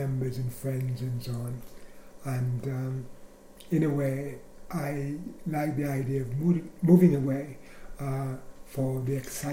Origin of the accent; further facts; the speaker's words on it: Antigua & Barbuda; moved away as an adult; I was born in Antigua in the Caribbean and grew up most of my life there until I was 18. After that, I went to St. Kitts and to become a police officer for the Leeward Islands Police Force.